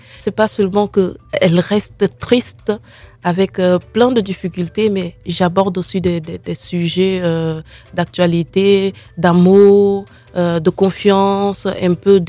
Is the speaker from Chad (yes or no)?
yes; Moundou, Logone Occidental, Chad; also born or lived in Doba / N'Djamena; je suis née à Doba, dans le sud du Tchad. J'ai grandi à Moundou et puis à N'Djamena.